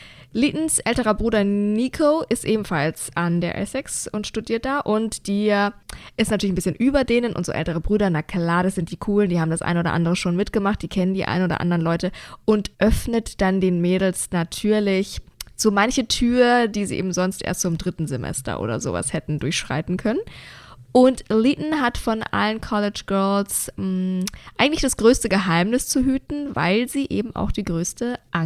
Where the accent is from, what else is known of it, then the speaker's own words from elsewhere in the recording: Bavaria, Germany; wie man bei uns in Bayern sagt.